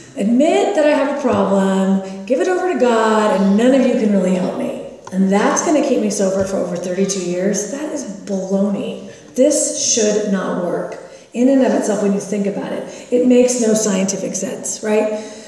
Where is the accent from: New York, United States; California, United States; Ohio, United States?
California, United States; Los Angeles; I'm the oldest of three, and I grew up down in La Crescenta area for a little bit, and then down in the South Bay area of Los Angeles.